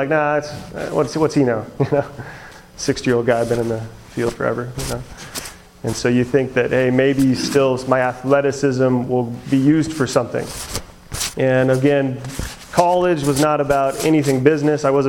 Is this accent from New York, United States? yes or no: no; Phoenix, Arizona, United States; So my story and what it looks like, I grew up in Phoenix, Arizona.